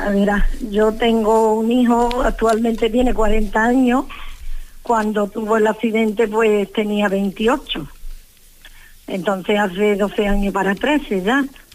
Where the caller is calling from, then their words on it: La Palma del Condado, Andalusia, Spain; y soy de La Palma del Condado, provincia de Huelva, en Andalucía.